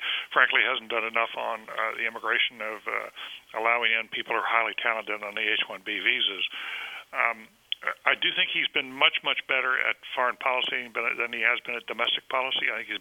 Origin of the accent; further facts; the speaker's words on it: the South, United States; What he did as governor of Arkansas, I'm from the South, and had high regard for what he did.